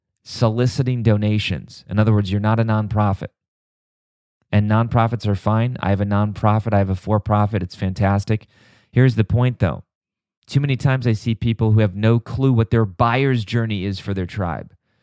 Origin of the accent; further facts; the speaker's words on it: Milwaukee, Wisconsin, United States; I was born and raised in Milwaukee.